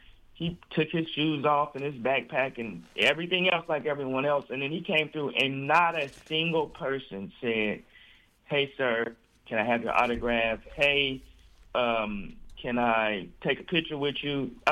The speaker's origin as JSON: {"language": "English", "town": "Portland", "region": "Oregon", "country": "United States", "tie": "born or raised there", "said": "I grew up in Portland, Oregon. And one of the things we call Portland, Oregon is Rip City."}